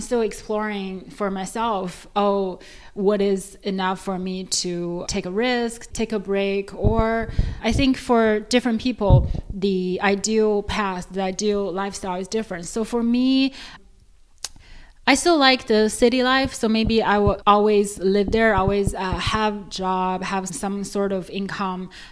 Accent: China; English is a second language; because I grew up in China, and then we didn't grow up very wealthy.

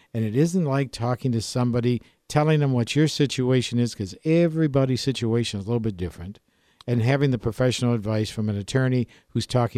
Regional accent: Ann Arbor, Michigan, United States; And I'm from Ann Arbor.

